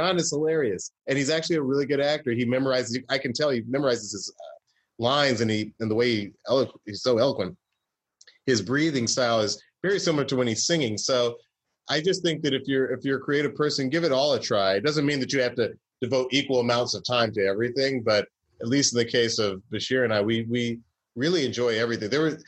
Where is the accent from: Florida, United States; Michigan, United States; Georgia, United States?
Georgia, United States; Atlanta; he knew that I was from Atlanta and that I had a great interest in music